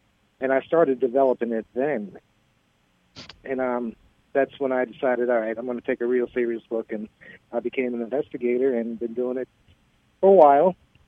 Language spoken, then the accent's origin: English; Lowell, Massachusetts, United States; born there; I was born in Lowell, Massachusetts, which has a pretty good history of paranormal activity.